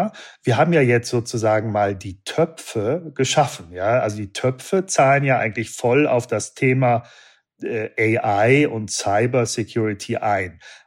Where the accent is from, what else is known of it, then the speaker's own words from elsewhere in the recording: Munich, Bavaria, Germany; Und als Münchner sozusagen